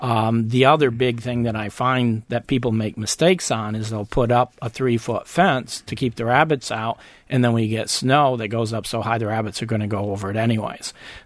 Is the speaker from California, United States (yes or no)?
no; New York, United States; No, I didn't. And I come originally from New York, so.